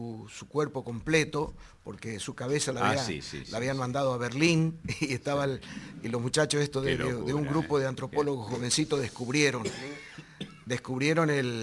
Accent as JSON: {"language": "Spanish", "region": "Formosa", "country": "Argentina", "tie": "born or raised there", "said": "yo estoy saludando las tres lenguas de mis mayores, de mi región. Yo soy de Formosa, como vos ya lo sabés."}